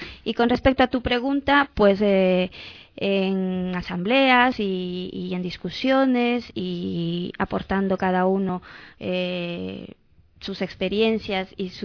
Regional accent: Ecuador; now in Spain; Yo soy de origen ecuatoriano.

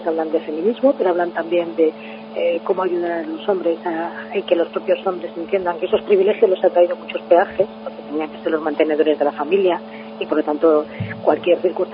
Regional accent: Salamanca, Castile and León, Spain; Yo quiero mucho a mi ciudad. Yo, además, donde voy, digo que estoy, pues soy de Salamanca.

